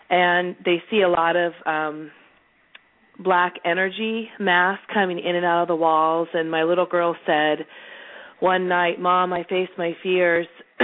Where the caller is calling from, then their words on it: California, United States; I'm calling from California.